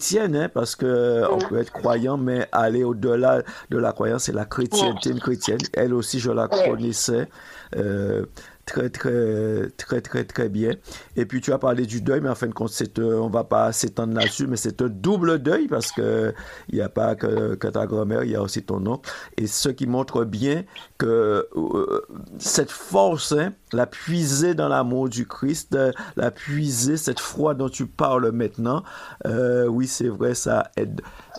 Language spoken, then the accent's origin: French; Guadeloupe; comme on dit ici chez nous en Guadeloupe, rouleau, bravo.